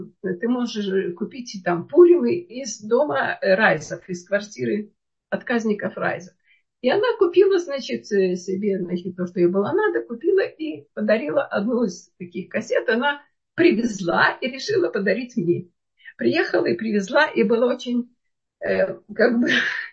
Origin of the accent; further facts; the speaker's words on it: Vilnius, Vilnius County, Lithuania; то есть я из Литвы, из Вильнюса, этого города.